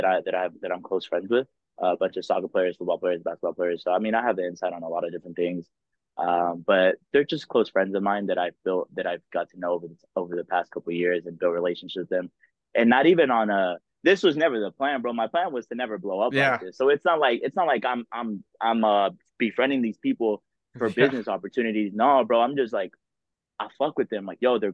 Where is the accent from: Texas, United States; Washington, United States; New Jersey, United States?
Texas, United States; Dallas; So bro, growing up, I grew up in Dallas, playing soccer, bro.